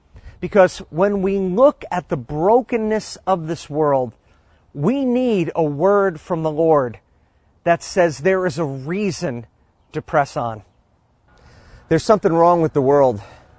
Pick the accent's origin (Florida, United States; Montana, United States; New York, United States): New York, United States; born there; I was born on Long Island.